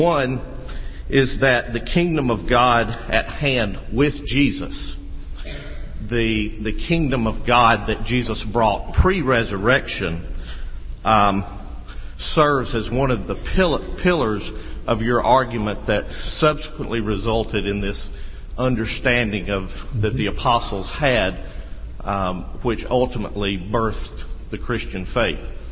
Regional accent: Alabama, United States; I hope my accent is not as far removed, being from North Alabama, from the British accents.

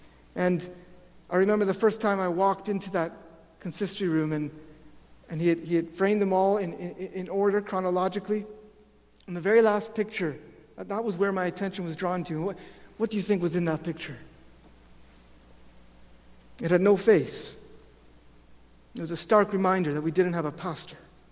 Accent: Mitchell, Ontario, Canada; now in Grand Rapids, United States; When I left my hometown in Mitchell, Ontario, to come to Grand Rapids

